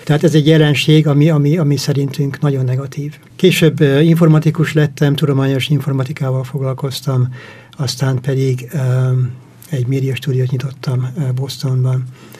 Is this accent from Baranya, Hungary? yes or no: yes; Hosszúhetény, Baranya, Hungary; moved away as an adult; also born or lived in Csákvár; now in United States; szüleim bányászok voltak, és hát egy ilyen bányászprogram indult akkor Pécs környékén. Egy kis faluban, hosszú hetében nevelkedtem Pécs mellett. Ott is végeztem az iskoláimat, középiskolát, Pécset, aztán Veszprémbe kerültem az egyetemre